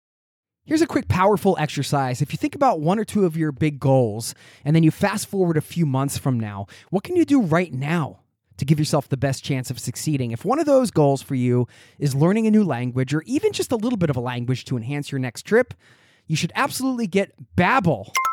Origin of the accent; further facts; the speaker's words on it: East Coast, United States; I mean, I'm from the East Coast. Maybe it's an East Coast thing.